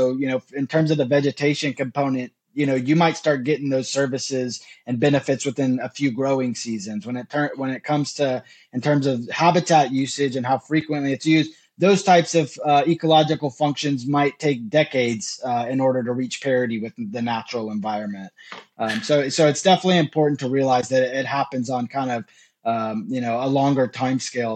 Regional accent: Bolivar, Texas, United States; So growing up in Bolivar, you know, you're right on the front line when it comes to hurricanes.

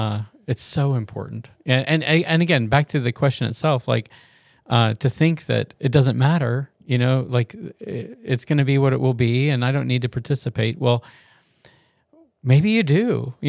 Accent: United States; it's like your duty and also your privilege as a Christian and as an American.

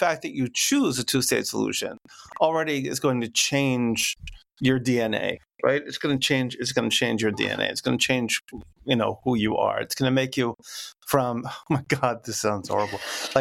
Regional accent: United States; as an American, I will definitely, I studied in Quebec City for a summer

